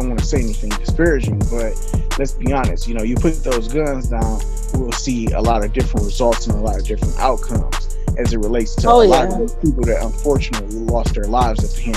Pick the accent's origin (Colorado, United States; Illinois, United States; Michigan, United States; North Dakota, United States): Michigan, United States; like it happened in my home state up in Michigan